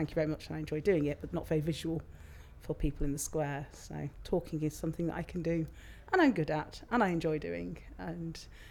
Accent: Northwich, North West England, United Kingdom; I'm 46 and I'm from Northwich in Cheshire.

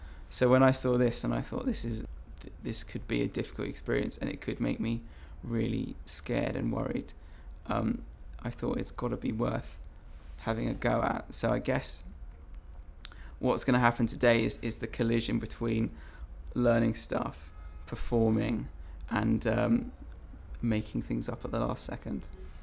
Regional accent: South East England, United Kingdom; I grew up in Surrey, so the kind of outskirts of London.

